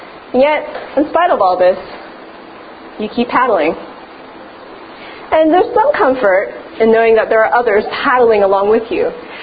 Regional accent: Edmonton, Alberta, Canada; now in Vancouver, Canada; But growing up in Edmonton, and since moving to Vancouver

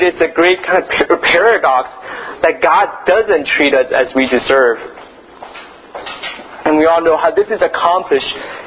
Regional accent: United States; Sorry, I'm from the States, so I don't.

